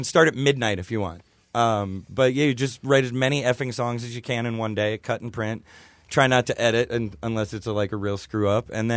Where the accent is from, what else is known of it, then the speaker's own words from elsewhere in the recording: Ireland; fuck me, I'm Irish.